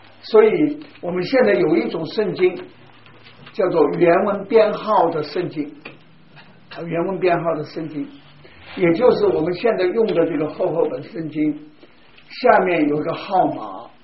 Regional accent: China; 因为我们中国人就习惯了一讲灵魂要讲灵魂，灵魂讲在一起。

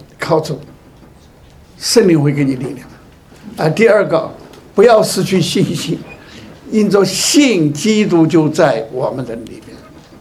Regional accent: China; 这是我们中国人翻译的人翻译的，也没有这个心字。

